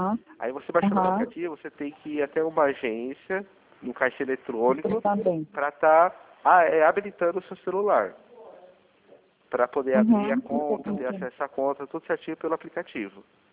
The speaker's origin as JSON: {"language": "Portuguese", "region": "São Paulo", "country": "Brazil", "said": "Não, eu sou de São Paulo."}